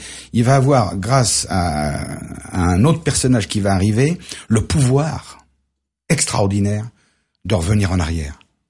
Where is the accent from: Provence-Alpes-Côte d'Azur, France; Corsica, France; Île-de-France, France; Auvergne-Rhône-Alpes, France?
Provence-Alpes-Côte d'Azur, France; Marseille; Moi, par exemple, je suis de Marseille.